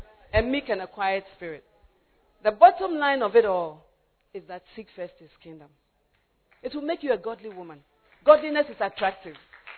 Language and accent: English; Takoradi, Western Region, Ghana; So when I was growing up in Takrade, my husband was growing up in Accra.